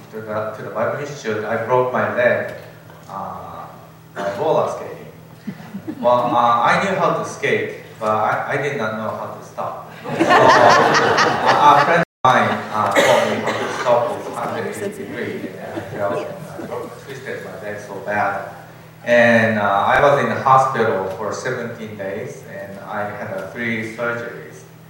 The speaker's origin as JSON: {"language": "English", "country": "Japan", "tie": "born or raised there", "said": "my wife is Carrie. We are both born and raised in Japan."}